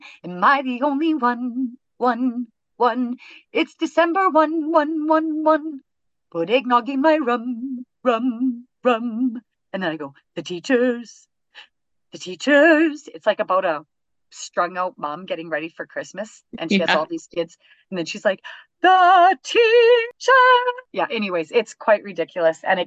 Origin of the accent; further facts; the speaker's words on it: Saltcoats, Scotland, United Kingdom; And then my favorite, growing up in Saltcote, my favorite movie was Beaches.